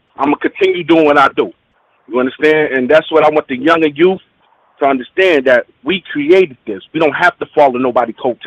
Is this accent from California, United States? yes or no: no; Bronx, New York, United States; I'm from the Bronx.